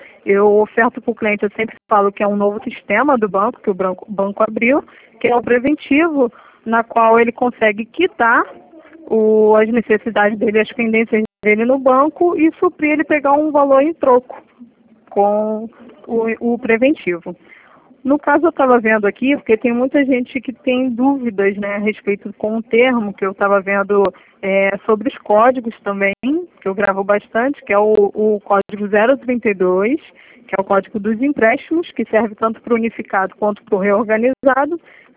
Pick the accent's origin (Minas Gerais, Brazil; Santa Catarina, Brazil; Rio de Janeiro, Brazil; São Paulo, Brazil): Rio de Janeiro, Brazil; Nova Iguaçu; Oi, gente, prazer.